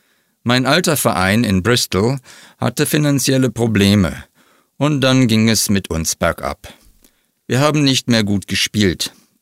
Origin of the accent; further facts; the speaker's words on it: Heidelberg, Baden-Württemberg, Germany; Ich bin in Heidelberg aufgewachsen.